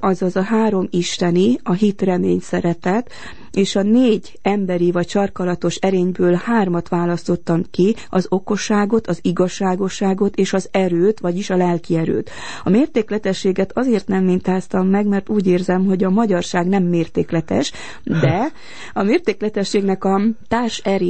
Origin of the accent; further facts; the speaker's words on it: Corund, Harghita, Romania; hiszen székely vagyok, Korondról származom